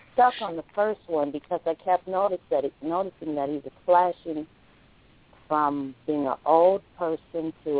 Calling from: Cleveland, Ohio, United States; I'm calling from Cleveland.

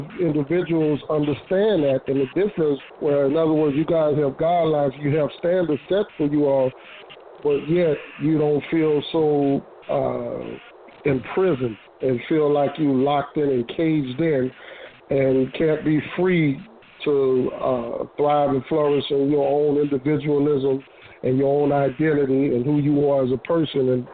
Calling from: Marietta, Georgia, United States; Yeah, I'm calling from Marietta, Georgia.

